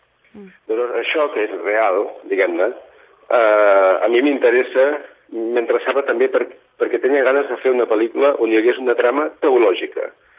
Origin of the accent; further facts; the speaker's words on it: Vic, Catalonia, Spain; jo quan era petit i vivia a Vic, doncs m'acollia maternal, no? a la ciutat